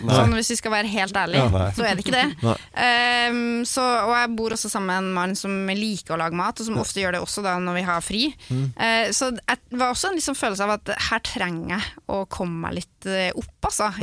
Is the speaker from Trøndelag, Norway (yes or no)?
yes; Orkanger, Trøndelag, Norway; Både i hjembygda mi på Orkanger og i Trondheim.